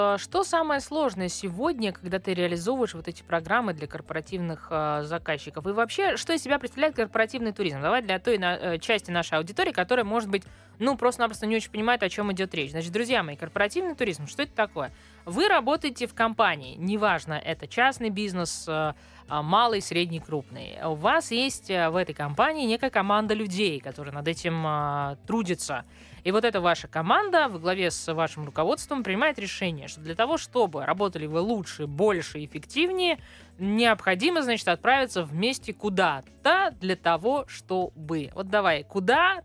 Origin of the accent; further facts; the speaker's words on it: Moscow, Russia; а вы вообще откуда? Мы такие, из Москвы.